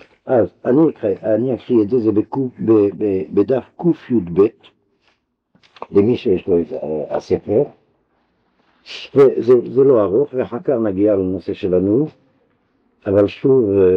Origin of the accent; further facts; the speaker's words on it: Algeria; born or raised there